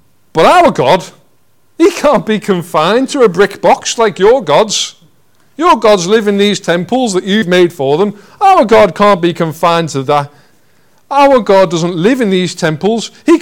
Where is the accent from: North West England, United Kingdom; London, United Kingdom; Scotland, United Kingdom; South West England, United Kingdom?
North West England, United Kingdom; Liverpool; born there; I was born in Liverpool last century.